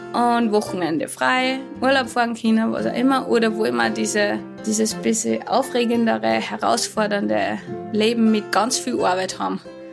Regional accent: Schleißheim, Upper Austria, Austria; also born or lived in Lenzing; Ich komme ursprünglich aus Schleißheim bei Wels.

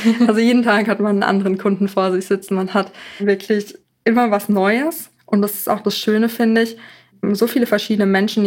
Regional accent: Bühl, Baden-Württemberg, Germany; Aus Bühl, das ist bei Baden-Baden so ungefähr 100, 120 Kilometer weiter weg.

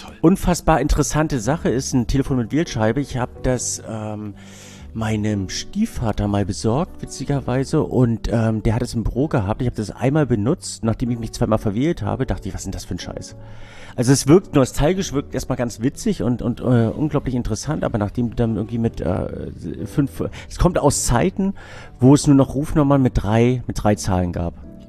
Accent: Binz, Mecklenburg-Vorpommern, Germany; Ich bin in Binz groß geworden.

